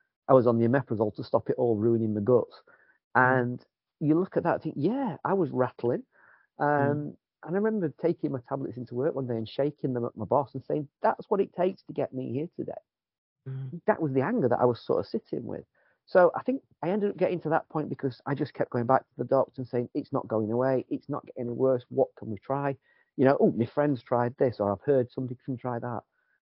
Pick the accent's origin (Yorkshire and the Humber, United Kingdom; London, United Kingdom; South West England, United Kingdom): Yorkshire and the Humber, United Kingdom; I'm a Yorkshireman, Matt.